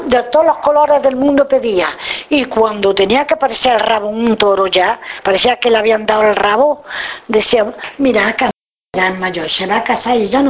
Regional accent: Madrid, Community of Madrid, Spain; entonces soy madrileño.

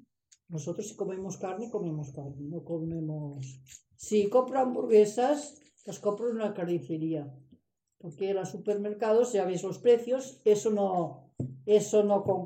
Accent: Catalonia, Spain; moved away; pero yo soy de la Garrocha

